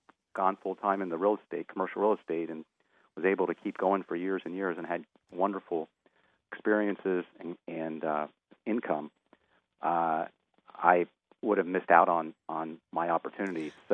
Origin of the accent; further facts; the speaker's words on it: Columbus, Ohio, United States; I wanted to let you know, I grew up here in Columbus.